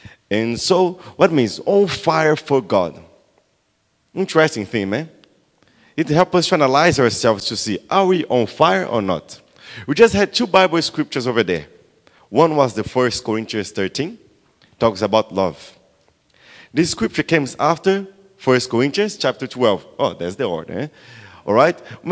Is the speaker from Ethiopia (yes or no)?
no; Brazil; English is a second language; For those who doesn't know me … I'm from Brazil.